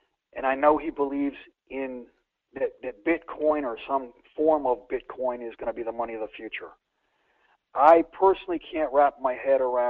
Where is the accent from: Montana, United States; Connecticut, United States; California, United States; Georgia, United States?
Connecticut, United States; now in Texas, United States; I'm from Texas, but not originally. I grew up in Connecticut, played hockey for UConn.